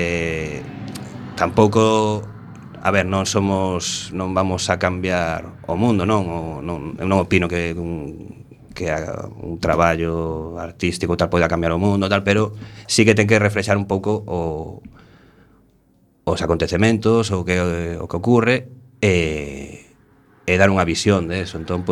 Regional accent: A Coruña, Galicia, Spain; Bueno, eu marchei de Coruña, voltei.

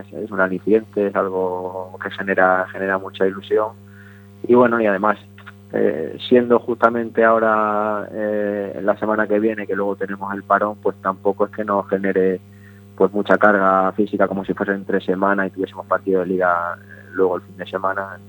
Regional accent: Extremadura, Spain; Soy extremeño

